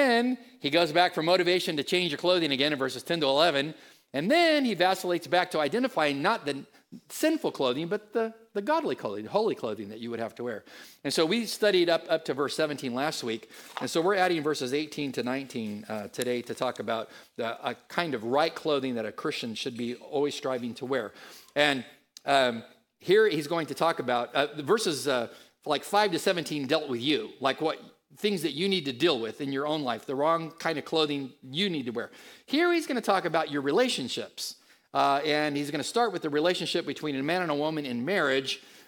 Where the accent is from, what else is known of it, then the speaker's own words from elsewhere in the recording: San Diego, California, United States; First one is from a couple from San Diego, my hometown